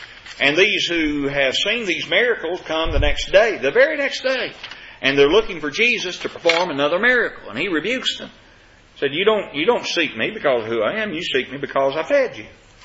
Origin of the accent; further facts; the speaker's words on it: Kentucky, United States; I'm well acquainted with the rocky soil and the thorny soil growing up in Kentucky.